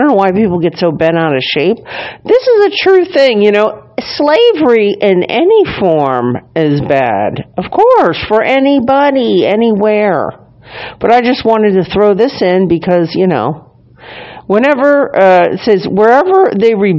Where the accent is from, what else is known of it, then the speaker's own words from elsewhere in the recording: Ireland; yes, I'm Irish and good at pointing things out.